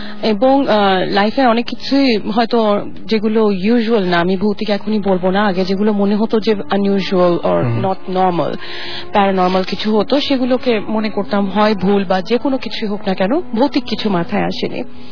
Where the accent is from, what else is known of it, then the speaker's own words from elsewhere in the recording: Dhaka, Dhaka Division, Bangladesh; যেই বাসে আমি জন্ম বেড়ে উঠেছি এবং ওই বাড়িতেই আমি রুমে আর থাকতে পারি না, এত পরিচিত এবং এই রুমের বাইরে বা এই বাড়ির বাইরে আমি চিন্তাই করতে পারি না ঢাকায় কোথাও থাকা।